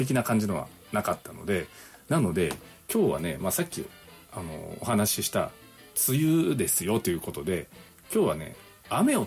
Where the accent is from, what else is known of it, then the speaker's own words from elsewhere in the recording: Unzen, Nagasaki, Japan; で私ね出身が雲仙市国見町っていうところなんですけど